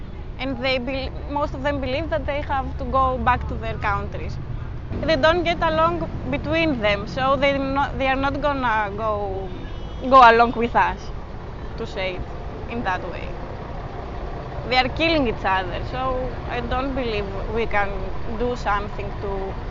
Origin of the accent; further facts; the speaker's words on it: Athens, Attica, Greece; now in Moria, Greece; I am 23 years old and I'm from Greece, Athens, but I do my studies here in University of the Aegean. I live in Moria because I have a house here. My mother was from here